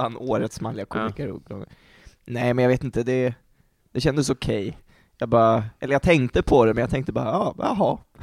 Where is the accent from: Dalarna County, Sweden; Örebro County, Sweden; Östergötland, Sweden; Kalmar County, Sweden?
Örebro County, Sweden; Örebro; Jag kom ju från Örebro och hade, det var 5 år sedan jag flyttade till Uppsala.